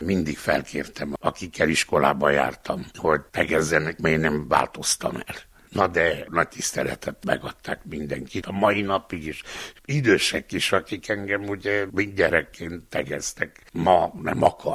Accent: Band, Mureș County, Romania; 88-ban hívtak Erdőcsinádra, ott voltam Székesen 10 évig, Erdőcsinádon 20-at, és 10-et Mezőbándon, a szülőfalumban.

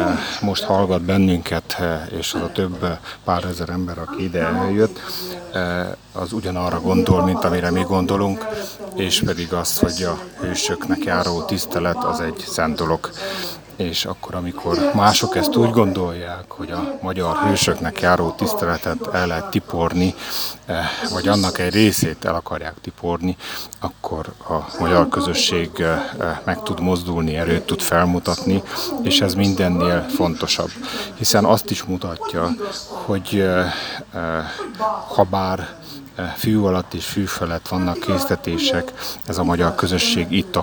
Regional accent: Oradea, Bihor, Romania; Én magam, ugye Bihar megyei származás vagyok, Nagyváradról jöttem

